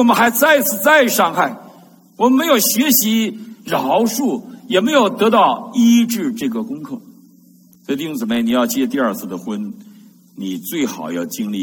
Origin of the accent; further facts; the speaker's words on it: Northeast China, China; 我们东北人有句话